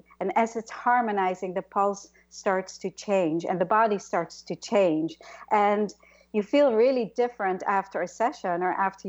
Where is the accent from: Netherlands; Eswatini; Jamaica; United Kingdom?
Netherlands; moved away as an adult; now in New York, United States; And I came from Holland when I was 18 to be a dancer in New York.